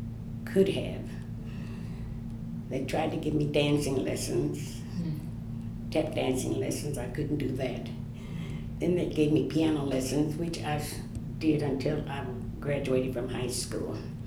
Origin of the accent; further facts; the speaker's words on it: St. Joseph, United States; I had a wonderful childhood. I grew up in an all-white area.